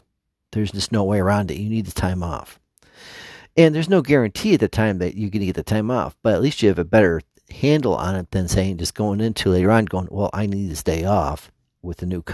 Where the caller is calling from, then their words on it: Cleveland, Ohio, United States; I'm talking to you from Cleveland, Ohio.